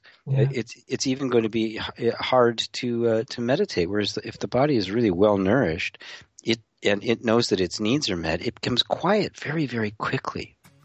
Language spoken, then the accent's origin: English; Midwest, United States; I grew up in the Midwest where you live. And, you know, when I grew up, you know, everything was meat